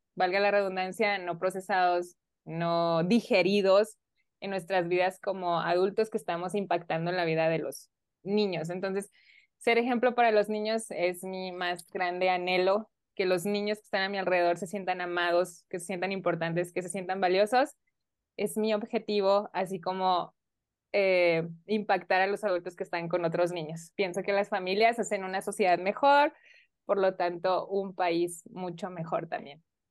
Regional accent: Mexico; como ciudadana de mi comunidad, como mexicana, mi objetivo son las familias.

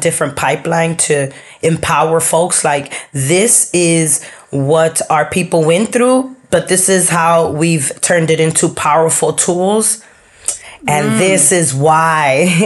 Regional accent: Guayama, Puerto Rico; Puerto Rico, I'm here, you know, we're from Guayama, the southern side of Puerto Rico.

